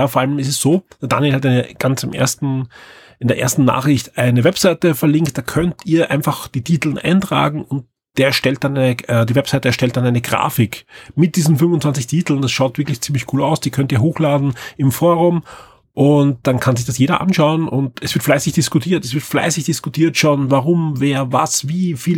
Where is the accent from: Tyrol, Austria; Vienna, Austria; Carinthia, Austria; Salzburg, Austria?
Vienna, Austria; meinem Wintergewand, das ich als Wiener natürlich nicht so oft brauche